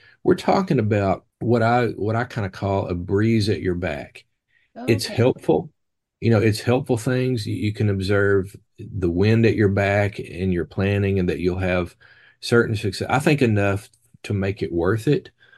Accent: Arkansas, United States; Of course, mine and Johnny's ancestors, we grew up in Arkansas, but our ancestors basically migrated from that area.

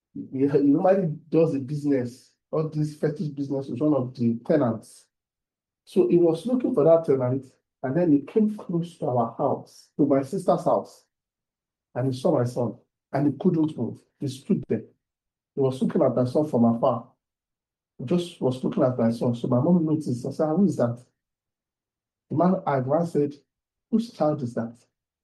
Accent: Ibadan, Oyo, Nigeria; I moved to the city. When I was growing up in the Ibadan area, almost all the churches were Christ Apostle Church.

